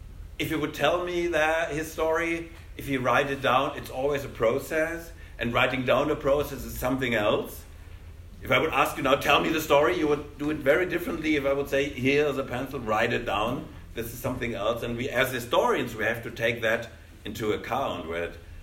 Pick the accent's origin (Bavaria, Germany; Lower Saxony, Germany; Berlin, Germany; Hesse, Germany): Hesse, Germany; Kassel; He did a fountain in my hometown Kassel.